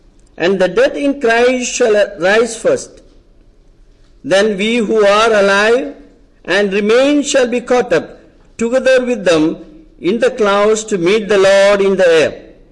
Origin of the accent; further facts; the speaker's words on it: India; I'm coming from India. For the first time, I'm visiting this US. And probably this is my first sermon addressing to a non-Indian gathering. I always address to my Indian gatherings.